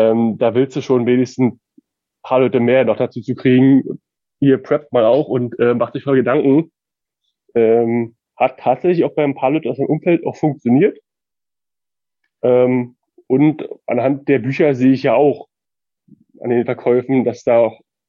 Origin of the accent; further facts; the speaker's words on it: Berlin, Germany; Ich als Berliner kannte das überhaupt nicht, weil wenn hier mal irgendwie die Spree mal ansteigt, merkst du nichts von.